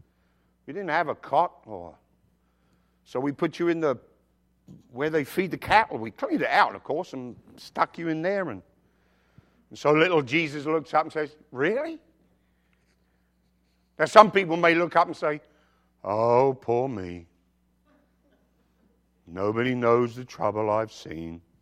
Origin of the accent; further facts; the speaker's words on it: England, United Kingdom; Well, actually, I'm from England, and we don't play pool in England. We play snooker.